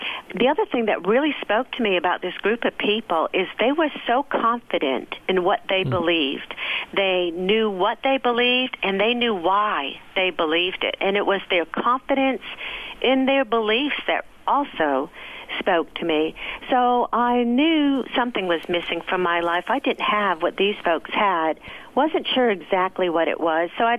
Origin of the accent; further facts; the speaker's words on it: New England, United States; Before I moved to the South, I didn't have any idea. I grew up in New England, and just because of the area I grew up with wonderful people, a lot of Italian people, a lot of Roman Catholic people